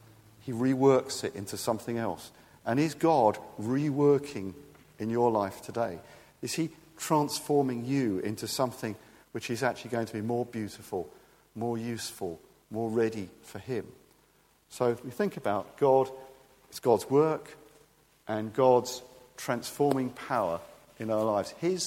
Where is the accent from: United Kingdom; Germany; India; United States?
United Kingdom; England; we're very British, aren't we? Very restrained.